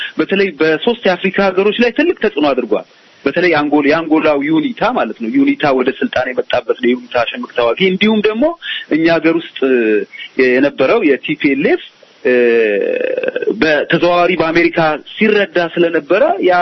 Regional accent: Oromia, Ethiopia; ወደ ቦረና ተመደብኩኝ። አጋጣሚ እዛው ካምፕስ ነው ማለት እኔ ቶልጭ ያደኩበት ካምፕስ ተመልሽ ሄድኩኝ

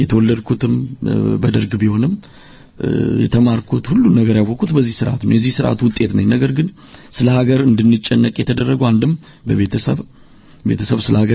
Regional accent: Hawassa, Sidama, Ethiopia; እንግዲህ ቶልጅም ያደኩት አዋሳ ከተማ ነው።

